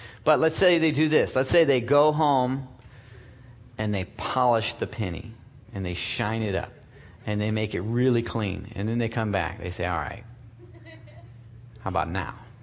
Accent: Nebraska, United States; And I'm from Nebraska. And we drive trucks.

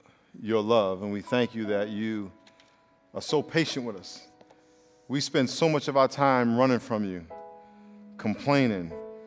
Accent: Brooklyn, New York, United States; I'm from Brooklyn.

